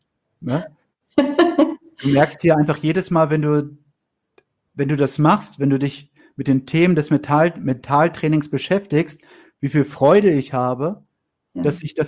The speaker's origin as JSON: {"language": "German", "town": "Bodenburg", "region": "Lower Saxony", "country": "Germany", "also_born_or_lived": "Rhineland-Palatinate / Bavaria", "said": "also ich bin von Bodenburg, Niedersachsen nach Rheinland-Pfalz gezogen mhm. und dann zwischendurch waren wir mal 2,5 Jahre in Bayern"}